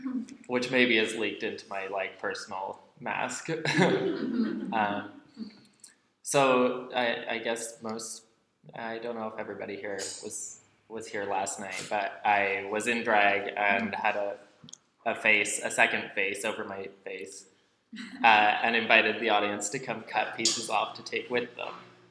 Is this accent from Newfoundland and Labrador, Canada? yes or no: yes; Newfoundland and Labrador, Canada; not just as a Newfoundlander